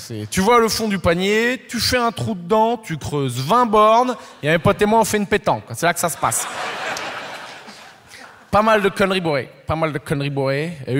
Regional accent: Poitiers, Nouvelle-Aquitaine, France; Savoir que moi, en plus, je viens de Poitiers.

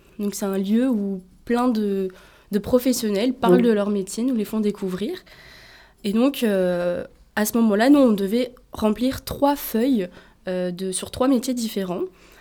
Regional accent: Auvergne-Rhône-Alpes, France

